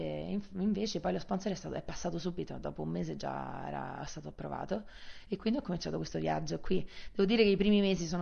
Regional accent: Rome, Lazio, Italy; also born or lived in England; Ho 32 anni, è nata e cresciuta a Roma. Dopo la laurea che ho fatto in Inghilterra, sono tornata a Roma

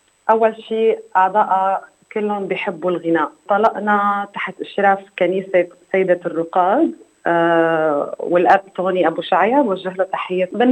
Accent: Syria; عنا أعضاء من مصر، من لبنان، من فلسطين، من الأردن، ومن سوريا، وأنا من سوريا.

